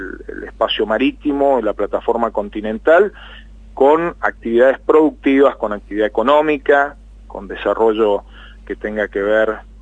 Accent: Mendoza, Argentina; Sobre todo para quienes somos mendocinos, quienes somos de tierra adentro

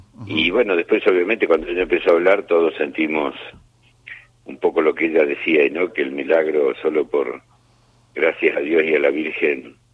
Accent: Argentina; como ciudadano, como argentino

